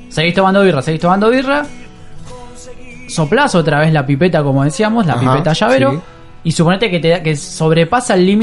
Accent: Argentina; capaz a nosotros como argentinos

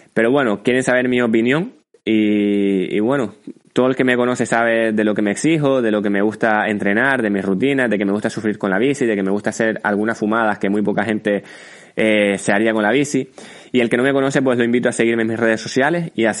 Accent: Canary Islands, Spain; tengo 27 años, soy de Gran Canaria

